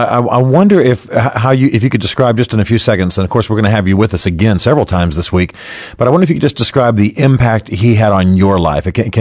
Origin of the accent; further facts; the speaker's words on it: United States; Now, you know, I'm an American, and I like to joke and play and have a kind of a jock athletic background.